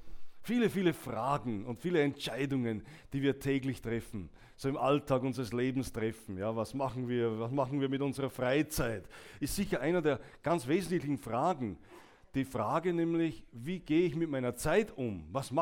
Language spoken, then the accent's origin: German; Austria; wenn man bei uns in Österreich sagt